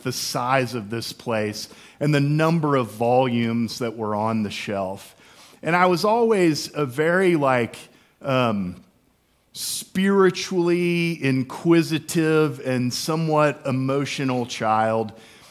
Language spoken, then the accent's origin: English; Houston, Texas, United States; I remember growing up, where I grew up in Houston, there was an old movie theater, the Alabama Theater